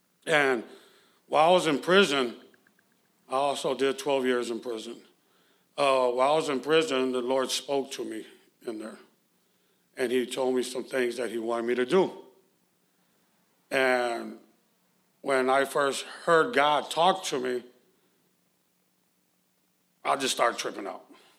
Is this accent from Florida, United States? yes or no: no; Houston, Texas, United States; also born or lived in Los Angeles; I'm from Houston. Born and raised in Houston, and then grew up a lot in California as well, in L.A.